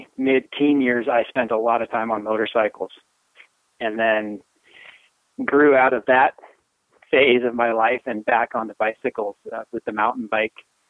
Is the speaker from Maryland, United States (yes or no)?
no; Newberg, Oregon, United States; I grew up in the Northwest, so just a little bit west, southwest of Portland, Oregon, in a little town called Newburgh, which is now a much bigger town.